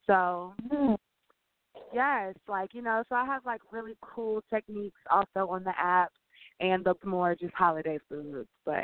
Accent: Louisiana, United States; You know, I'm a little ratchet because I'm from Louisiana.

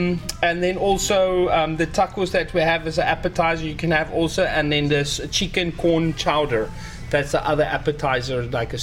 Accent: South Africa; So I'm from South Africa.

